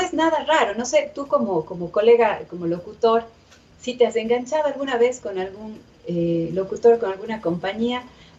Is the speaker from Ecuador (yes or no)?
yes; Machala, El Oro, Ecuador; born there; Yo no soy de Cuenca. Yo nací en Machala. Mis abuelos son sarumeños, de Loja. Vivieron en Machala después. Mi mami también lojana, sarumeña.